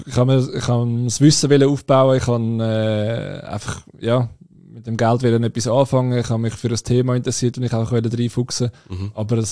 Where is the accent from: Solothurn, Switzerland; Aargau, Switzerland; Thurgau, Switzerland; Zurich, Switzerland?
Zurich, Switzerland; ich komme aus dem Zürcher Unterland.